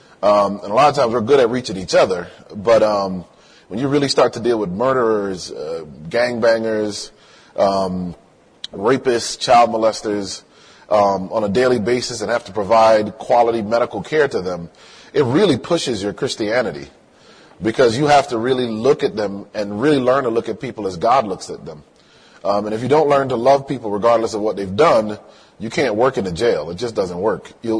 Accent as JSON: {"language": "English", "town": "Hartford", "region": "Connecticut", "country": "United States", "tie": "born or raised there", "also_born_or_lived": "Miami", "said": "I grew up in Connecticut, in Hartford, with actually one of my good friends from childhood is here, Yoka, and actually, I forgot how cold it gets living in California and Miami"}